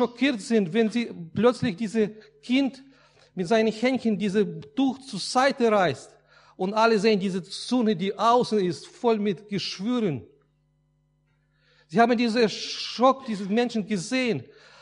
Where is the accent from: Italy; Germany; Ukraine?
Ukraine; moved away; Er hat viel für mein Land gemacht, wo ich aufgewachsen bin, in der Ukraine.